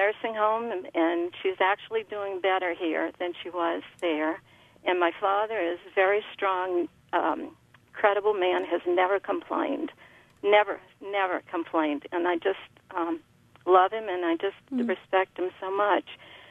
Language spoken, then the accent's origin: English; New Orleans, Louisiana, United States; moved away as an adult; I was born and raised in New Orleans, left at the age of 26 when I married a naval officer and moved around.